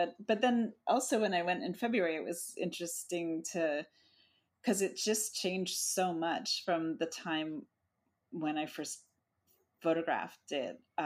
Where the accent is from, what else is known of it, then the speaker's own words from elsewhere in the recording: East Coast, United States; I grew up on the East Coast and had gone to college on the East Coast, and so when I moved to San Diego for grad school, it was kind of my first time experiencing the West.